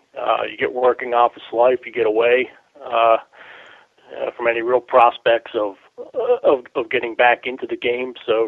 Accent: Baltimore, Maryland, United States; Yeah, I'm grew up here in Baltimore. Only really time out of the area was I spent a year in college down in Tampa.

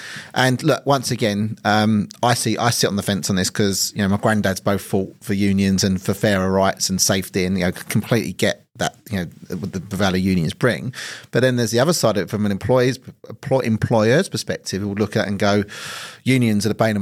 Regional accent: United Kingdom; when you're growing up in Thatcher's Britain, you get told that unions are the scourge of business

